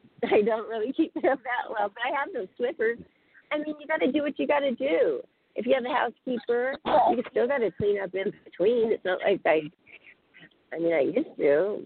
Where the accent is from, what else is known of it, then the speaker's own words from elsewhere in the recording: Pacific Northwest, United States; I'm not a Southern girl. I'm from the Great Northwest. You know, I worked in salmon canneries in Alaska.